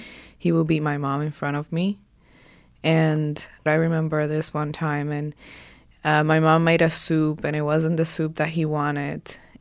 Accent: Puerto Rico; also born or lived in Dominican Republic; I am from the Dominican Republic, but I was raised in Puerto Rico.

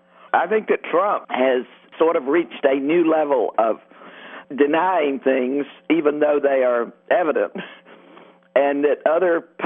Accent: the South, United States; I guess because I'm a Southerner in a good old boy town where everybody presumes that most women don't have a brain

